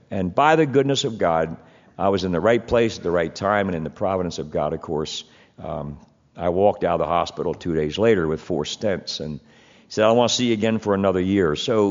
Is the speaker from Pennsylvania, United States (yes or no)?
yes; Coatesville, Pennsylvania, United States; I grew up in Coatesville since I was 9 years old. I turned 69 just a couple days ago on the 21st.